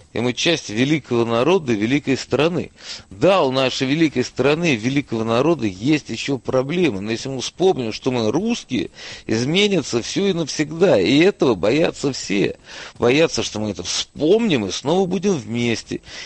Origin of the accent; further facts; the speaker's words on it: Ukraine; Я люблю мой украинский народ, своих предков, свою культуру. Я украинец.